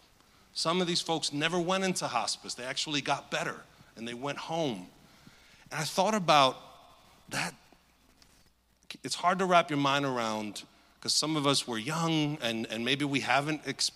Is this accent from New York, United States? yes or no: yes; New York, United States; Even as a New Yorker, I'm not ashamed to admit that.